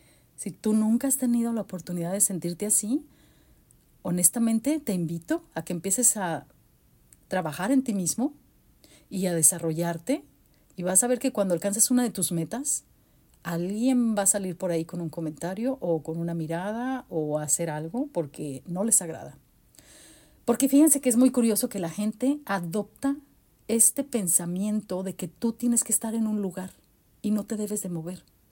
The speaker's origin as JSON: {"language": "Spanish", "country": "Mexico", "tie": "born or raised there", "moved": "yes", "said": "en la comunidad donde yo crecí, en México"}